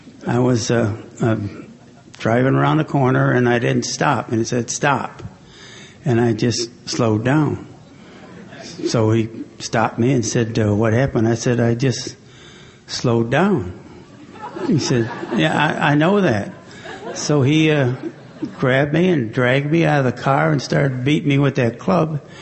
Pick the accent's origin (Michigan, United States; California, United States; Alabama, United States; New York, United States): Michigan, United States; Rochester Hills; And I'm from Rochester Hills, Michigan, and Shelby Township, Michigan.